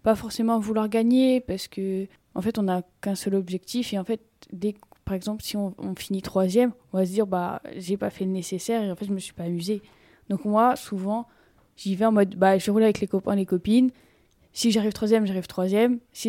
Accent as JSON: {"language": "French", "country": "France", "said": "Mais sinon, on était tous Français. Tout le classement, on est Français et t'as un peu, on va dire, les étrangers derrière."}